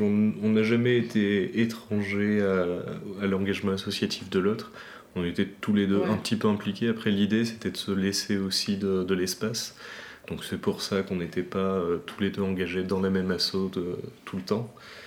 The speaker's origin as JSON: {"language": "French", "region": "Réunion", "country": "France", "also_born_or_lived": "Montpellier / Ardèche", "moved": "yes", "said": "J'ai 36 ans. Je viens de La Réunion et j'ai pas mal vadrouillé depuis dans différentes villes de la métropole. Donc j'ai été à Montpellier, j'ai été un petit peu en Picardie. L'Ardèche, c'est le coin où j'ai passé le plus de temps, je crois."}